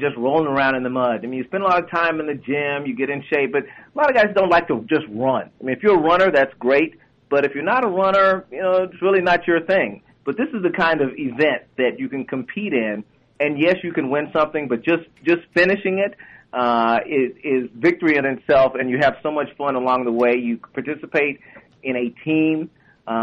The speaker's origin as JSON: {"language": "English", "region": "Oklahoma", "country": "United States", "tie": "born or raised there", "said": "I have met Blake Griffin again growing up in Oklahoma and being an OU fan."}